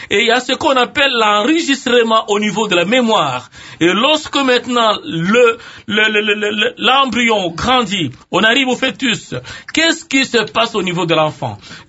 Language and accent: French; Kinshasa, DR Congo